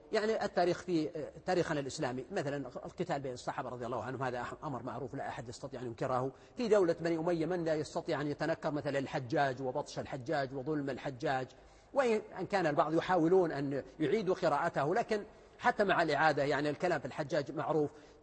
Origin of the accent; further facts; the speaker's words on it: Saudi Arabia; أنا أقول مثلا نحن كسعوديين فينا كذا وفينا كذا